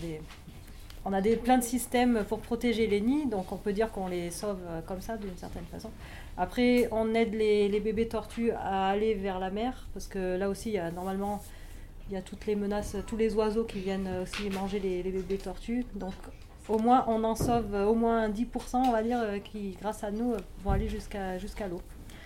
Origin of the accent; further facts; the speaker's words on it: France; Moi, je suis française